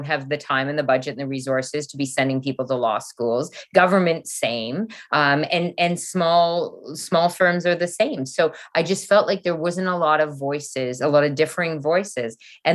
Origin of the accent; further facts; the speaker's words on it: Canada; born there; And yet I say that as Canadian born, white, English speaking, heterosexual.